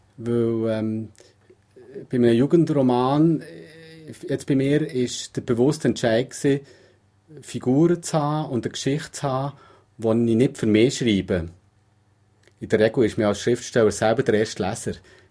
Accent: Solothurn, Switzerland; Ich bin in Solothurn geboren. Ich bin eben, wie gesagt, 48, bin noch nie weggezogen.

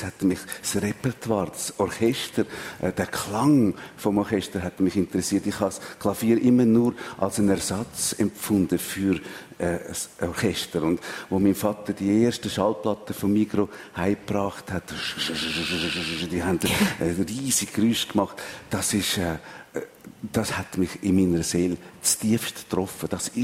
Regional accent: Switzerland; Und so sind wir Schweizer geworden. Und ich fühle mich heute als Schweizer, ich fühle mich heute nicht mehr als Deutsch oder Italienisch.

